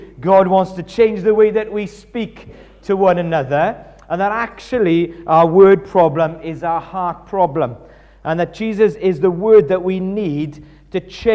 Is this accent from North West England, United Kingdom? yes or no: no; Tredegar, Wales, United Kingdom; We're from Tredegar where there's one bus a day.